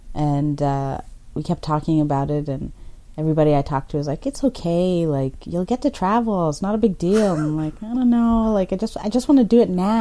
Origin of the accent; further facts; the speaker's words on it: Kenya; born there; but I was born in Kenya.